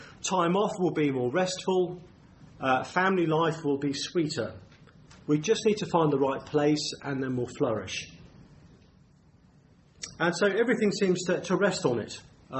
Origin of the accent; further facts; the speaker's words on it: Maidenhead, South East England, United Kingdom; I come from Maidenhead down the road there. I think we're in Buckinghamshire here. I'm from Berkshire, or to give it its proper name, the Royal County of Berkshire. And I live in the Royal Borough of Windsor and Maidenhead, and we're very proud of that.